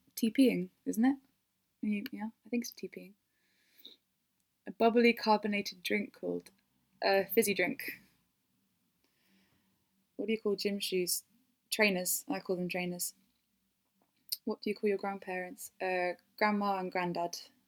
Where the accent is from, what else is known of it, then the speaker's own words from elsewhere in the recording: Wales, United Kingdom; also born or lived in North of England; I'm from England. I was born in the north, and then I moved to Wales and grew up there, and now I'm living in the north again.